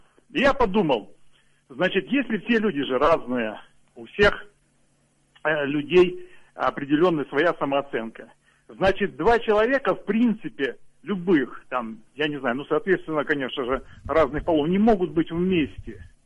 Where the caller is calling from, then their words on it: Saratov, Saratov Oblast, Russia; Я из Саратова.